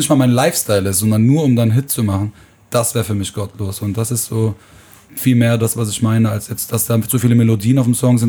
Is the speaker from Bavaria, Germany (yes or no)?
no; Aachen, North Rhine-Westphalia, Germany; ich komme aus Aachen